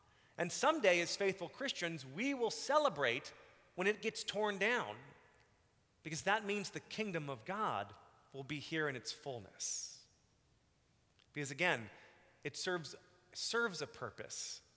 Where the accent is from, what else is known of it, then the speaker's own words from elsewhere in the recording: Texas, United States; You know, when I grew up in Texas, this was one and the same. When I went to college in the North Midwest, I was sort of surprised that the two were separate.